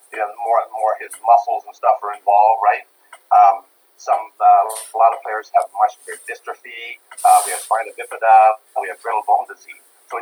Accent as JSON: {"language": "English", "country": "Canada", "said": "We're Canadian. They want to play hockey."}